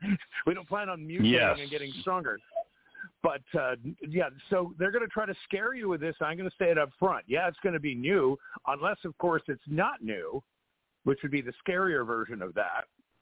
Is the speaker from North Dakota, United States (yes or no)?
no; California, United States; Well, and I grew up in Orange. I grew up in Orange County, right next door.